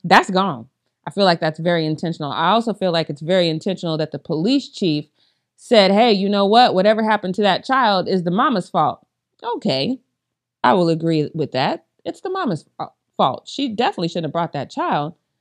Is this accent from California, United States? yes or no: no; Colorado, United States; So when I say accurately, I'm very intentional about that because I am from Colorado.